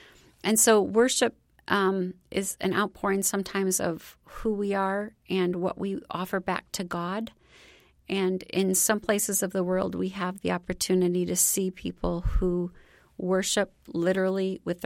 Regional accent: United States; Again, I grew up in the United States. It was my whole life until I was 50-some.

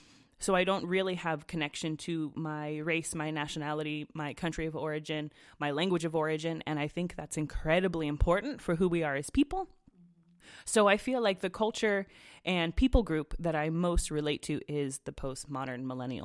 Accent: California, United States; Because you said Papa, and I'm from California, and Papa is Spanish for potatoes.

